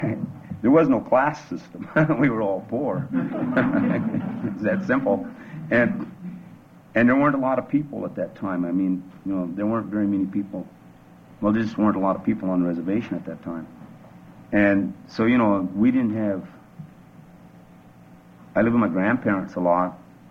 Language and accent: English; Omaha, Nebraska, United States; born there; also born or lived in Santee reservation, Nebraska; Well, I was born in 1946 in Omaha, Nebraska. And my tribe is Santee, Dakota, Sioux. And my reservation is Santee, and it's up in northeastern Nebraska.